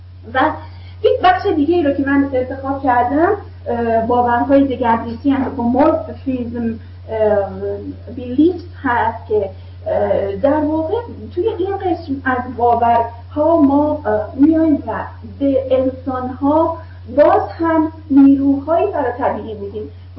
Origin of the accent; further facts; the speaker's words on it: Iran; ما که ایرانی هستیم و بر ایرانی بودن خودمون میبالیم